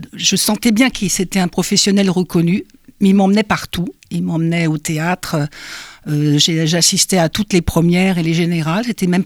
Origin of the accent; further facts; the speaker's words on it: Brittany, France; born there; Oui, moi je suis née en Bretagne.